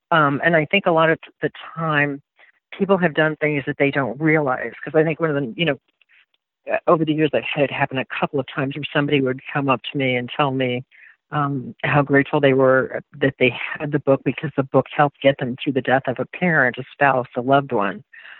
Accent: the South, United States; I'm from the South, so we see an awful lot of storm damages.

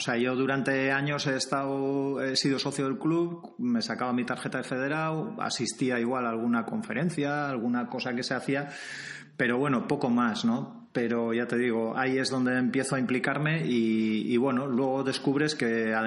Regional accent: Hernani, Basque Country, Spain; now in San Sebastián, Spain; Yo soy de Hernani, he sido, antes de ser socio del Club Vasco de Camping, lo he sido del Mendizmendi de Hernani. Me vine a vivir a Donosti hace ya unos cuantos años, hace 20 y tantos años

